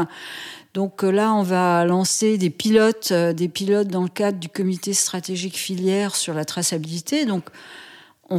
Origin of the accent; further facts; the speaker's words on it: Lyon, Auvergne-Rhône-Alpes, France; Ils se sont installés à Lyon. Ils se sont installés à Lyon.